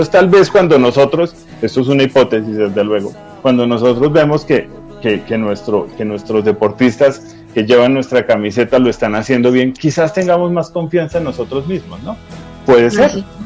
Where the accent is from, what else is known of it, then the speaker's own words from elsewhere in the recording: Colombia; nosotros como colombianos también tenemos algo de que sentirnos orgullosos